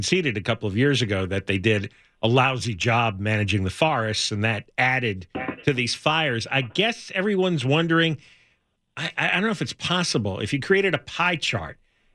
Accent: Northeast, United States; And, you know, I grew up there in the Northeast.

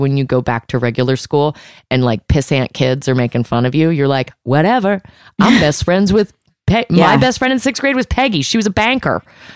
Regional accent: Virginia, United States; I'm from Virginia. Virginia ham is legendary. It's in my DNA.

